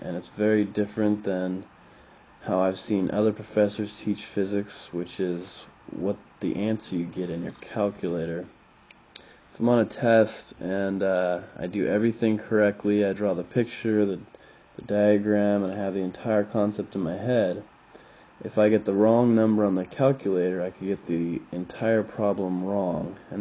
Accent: Truckee, California, United States; also born or lived in Lake Tahoe; I'm originally from Nevada, Lake Tahoe. That's where I was born and raised in Truckee. When people ask where I'm from, I usually think of Truckee because that's where a lot of who I am became.

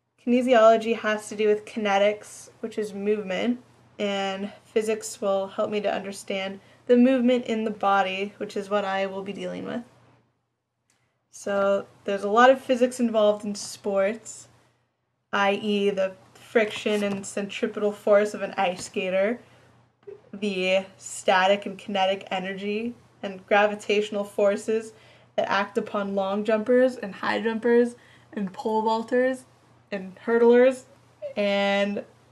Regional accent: Pacific Palisades, California, United States; I'm from Pacific Palisades, California, which is LA County. Live by the beach in the 90272

